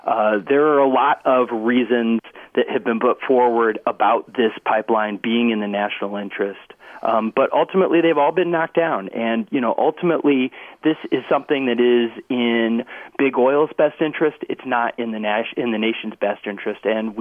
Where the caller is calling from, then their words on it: Chicago, Illinois, United States; I'm calling you from Chicago, just across Lake Michigan from the Kalamazoo River